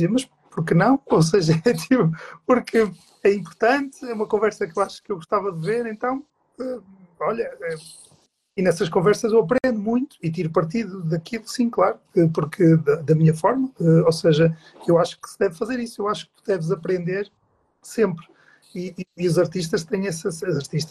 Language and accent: Portuguese; Amarante, Porto, Portugal; É verdade que eu não nasci em Braga, mas toda a minha família tem grandes raízes em Braga, porque. Eu de facto sou marantino